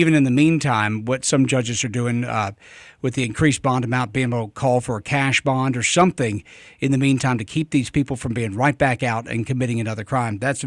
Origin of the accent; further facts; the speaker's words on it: United States; this really is more on the royalty and the worship of royalty that just I'm too American to get into that.